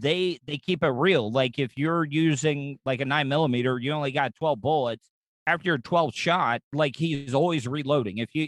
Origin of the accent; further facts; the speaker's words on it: Florida, United States; growing up in Volusia County, we got a big Spanish population.